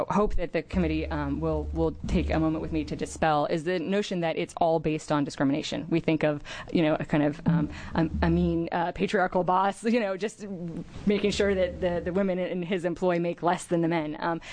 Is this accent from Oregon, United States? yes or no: yes; Ashland, Oregon, United States; now in Portland, United States; I grew up in Southern Oregon and Ashland, and I now live in Portland, so I know just how tempting it can be to look at state-level data.